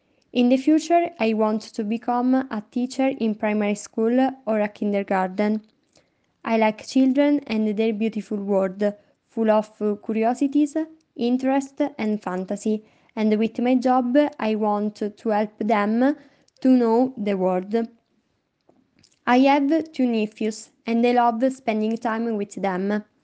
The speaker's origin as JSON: {"language": "English", "region": "Abruzzo", "country": "Italy", "second_language": "English", "said": "I'm 23 years old. I am careful and shy. I come from Italy, Abruzzo. I live in Teramo with my parents and my sister"}